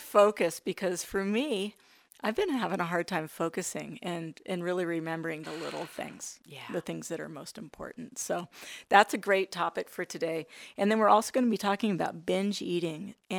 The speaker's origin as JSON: {"language": "English", "town": "Sandpoint", "region": "Idaho", "country": "United States", "tie": "born or raised there", "said": "I grew up in Sandpoint, and I remember as a family, we'd go out and we'd get firewood"}